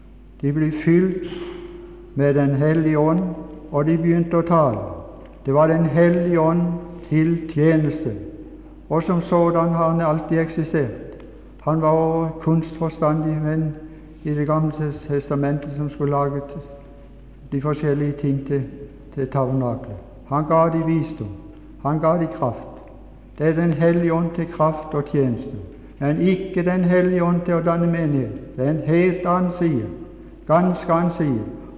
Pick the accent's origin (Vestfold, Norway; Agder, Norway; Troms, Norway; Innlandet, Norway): Agder, Norway; Mosby; accent: Mosby dialect; Jeg har min dialekt fra Mosby. Den er forstyrret en del på grunn av å være ute. Men den dialekten som jeg er født i, kjenner jeg ut og inn.